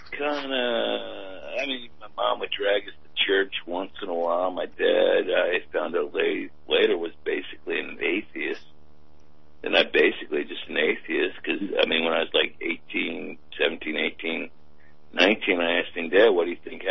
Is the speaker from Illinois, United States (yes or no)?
no; Louisiana, United States; I'm from Louisiana, and Bob is exactly right.